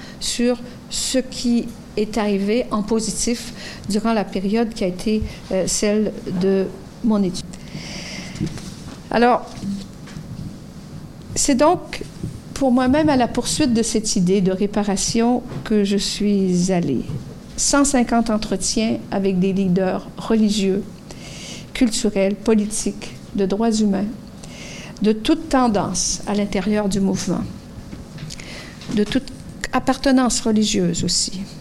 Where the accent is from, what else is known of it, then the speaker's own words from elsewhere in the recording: Quebec, Canada; la Québécoise que je suis, en certaines circonstances, va répondre, bien sûr que je suis canadienne.